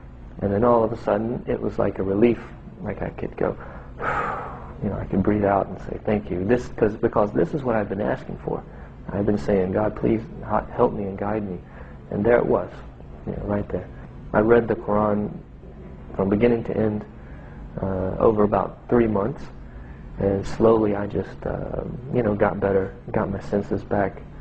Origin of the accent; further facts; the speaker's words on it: United States; I'm from America.